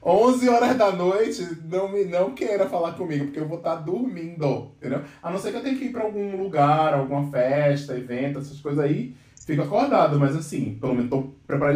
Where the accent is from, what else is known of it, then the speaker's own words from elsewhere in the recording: Pernambuco, Brazil; moved away; Logo quando eu me mudei pra São Paulo, eu não sou de São Paulo, eu sou de Pernambuco, logo que eu mudei pra São Paulo